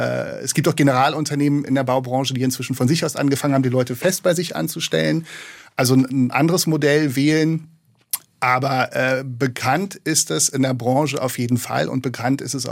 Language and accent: German; Berlin, Germany; Ich komme aus Berlin